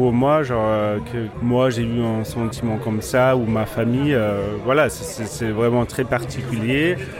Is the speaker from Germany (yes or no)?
yes; Germany; moi, j'ai grandi à l'Allemagne de l'Ouest.